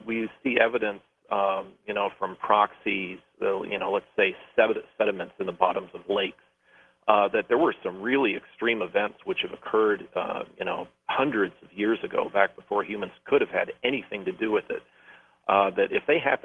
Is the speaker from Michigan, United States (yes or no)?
yes; Sault Ste. Marie, Michigan, United States; I'm from Sault Ste. Marie, Michigan, and I got interested in weather because of the lake effect snow they get up there